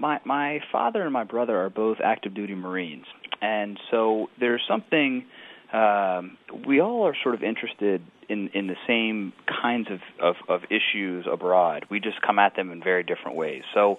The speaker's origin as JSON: {"language": "English", "country": "United States", "said": "from where I was as an American with no contacts"}